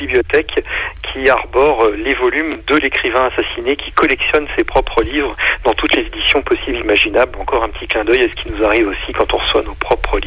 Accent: Normandy, France; Je vous rappelle que je suis normand moi-même

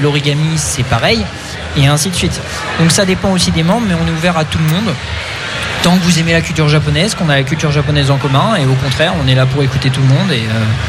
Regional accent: France; Heureusement qu'on est français.

